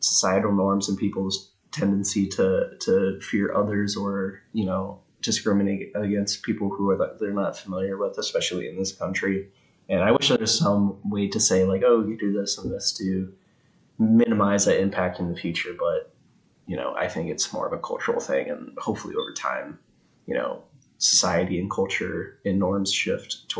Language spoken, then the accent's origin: English; United States; I'm definitely Chinese American. And even though I'm Chinese American and, you know, my family's been here for some time now